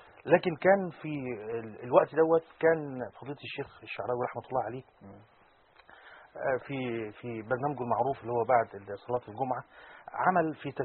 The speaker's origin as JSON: {"language": "Arabic", "country": "Egypt", "said": "وده المثل العامل عندنا في مصر الممنوع مرغوب"}